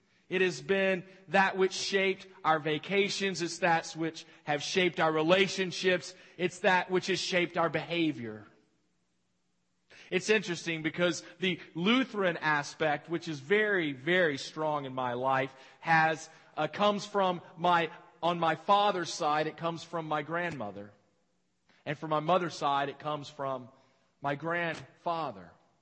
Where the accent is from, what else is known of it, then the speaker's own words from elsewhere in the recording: the South, United States; I realize that I am a Southerner. I am from the South. I grew up in the South. I have relatives, and all of my relatives are from North Carolina for the most part, Rowan County.